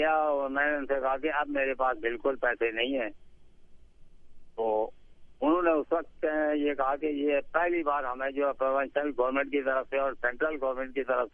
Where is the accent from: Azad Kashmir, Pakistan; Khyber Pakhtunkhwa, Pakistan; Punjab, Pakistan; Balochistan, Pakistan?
Azad Kashmir, Pakistan; now in Karachi, Pakistan; ہمارا تعلق آزاد کشمیر سے ہے